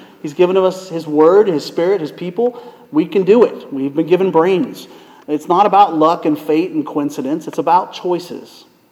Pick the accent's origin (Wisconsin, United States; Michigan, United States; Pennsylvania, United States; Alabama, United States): Pennsylvania, United States; I was back in my hometown, June of 2009, back in Pennsylvania.